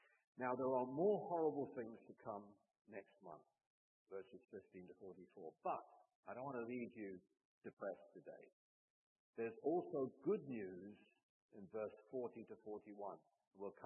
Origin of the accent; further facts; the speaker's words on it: United Kingdom; now in United States; Now, I come from Britain, and I go back every year in the summer